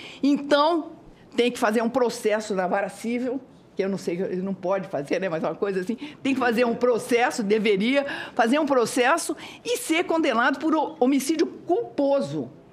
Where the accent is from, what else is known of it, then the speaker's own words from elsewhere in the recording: Brazil; Nós somos do Brasil mesmo, eu adoro isso aqui